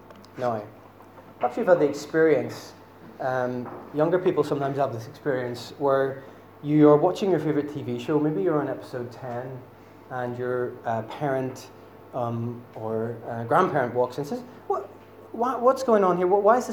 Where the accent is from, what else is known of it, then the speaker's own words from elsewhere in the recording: Northern Ireland, United Kingdom; you may have noticed I'm from Northern Ireland, I know I've got a very subtle accent.